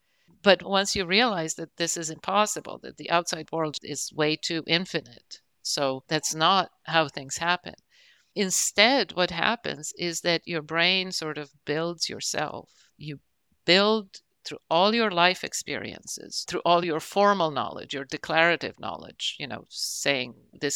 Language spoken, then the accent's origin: English; Israel; you asked how growing up in Israel influenced where I am.